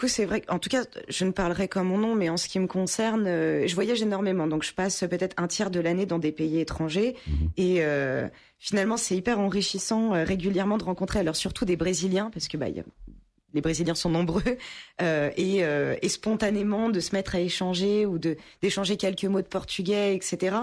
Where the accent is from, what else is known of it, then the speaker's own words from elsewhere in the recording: Île-de-France, France; j'ai grandi déjà partiellement dans le Val-de-Marne, où la communauté portugaise est relativement présente.